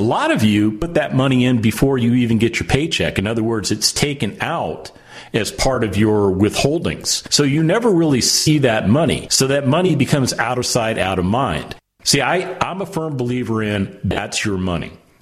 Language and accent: English; Las Vegas, Nevada, United States; I was born and raised in Las Vegas, so I've got a pretty healthy understanding of how gambling works.